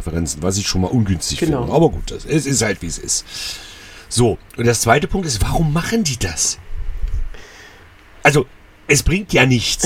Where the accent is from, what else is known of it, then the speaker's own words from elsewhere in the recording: Magdeburg, Saxony-Anhalt, Germany; ich bin Kabarettist aus Magdeburg